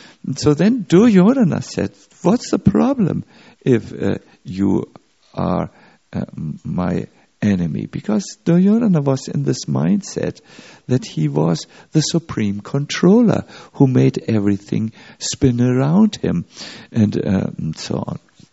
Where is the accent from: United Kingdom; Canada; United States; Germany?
Germany; English is a second language; I'm from Germany. Germans are the best football players.